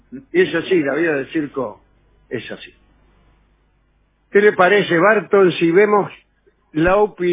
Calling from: Barcelona, Catalonia, Spain; de Barcelona, mirá, gente de Barcelona.

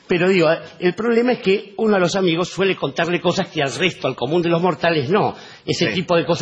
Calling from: Libertad, San José, Uruguay; de Uruguay, Libertad.

